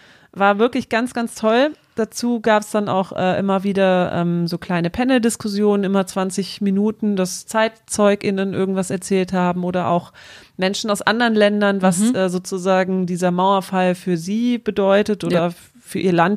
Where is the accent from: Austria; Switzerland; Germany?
Germany; West Germany; Ich war halt Westdeutsche